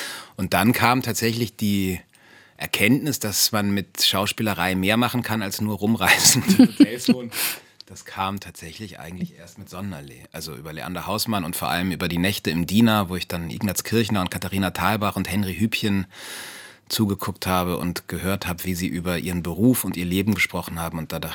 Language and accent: German; Berlin, Germany; Ich hab's geliebt, meine Jugend in Berlin.